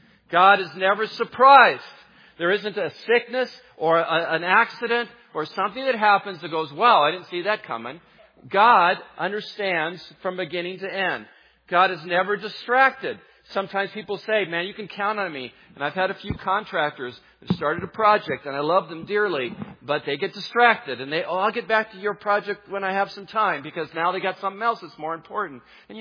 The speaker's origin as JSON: {"language": "English", "region": "California", "country": "United States", "tie": "born or raised there", "said": "I grew up in the Bay Area in California."}